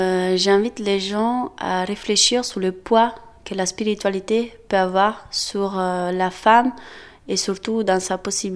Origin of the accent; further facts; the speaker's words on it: Italy; French is a second language; now in France; je suis italienne à l'origine, je viens d'un pays où la religion a un poids très fort encore aujourd'hui.